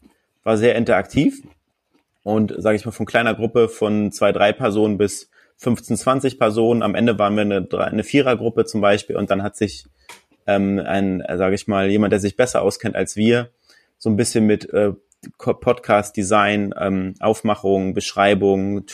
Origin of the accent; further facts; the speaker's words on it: Hamburg, Germany; für uns als Hamburger, auf jeden Fall eine gute Sache, dass es mal in Hamburg war